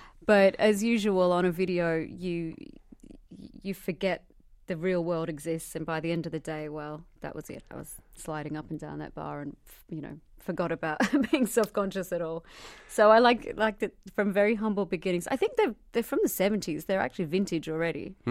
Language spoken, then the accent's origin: English; Melbourne, Victoria, Australia; We actually did an exhibition in my hometown, Melbourne, at the Performing Arts Museum there.